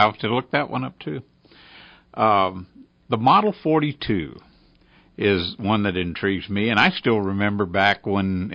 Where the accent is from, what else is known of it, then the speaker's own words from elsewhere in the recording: Texas, United States; I grew up in South Texas, and you could spot a turkey hunter back when they used to hang your rifles in the window